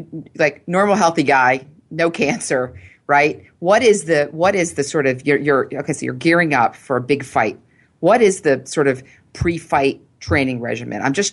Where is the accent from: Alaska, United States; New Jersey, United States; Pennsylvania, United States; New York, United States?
Pennsylvania, United States; Philadelphia; I grew up in Philly and I grew up with three brothers.